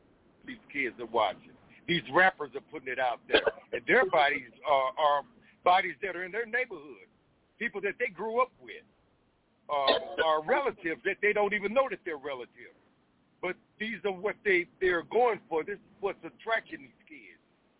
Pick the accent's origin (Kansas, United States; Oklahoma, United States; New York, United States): Oklahoma, United States; Tulsa; I could think back to when I was a child, growing up in Tulsa, Oklahoma.